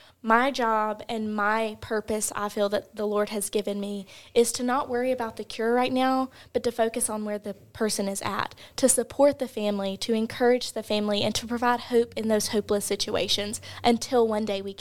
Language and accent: English; Goodwater, Alabama, United States; I grew up in the Rockford/Goodwater area. I grew up coming to the Bluebell Creameries and the libraries across the street.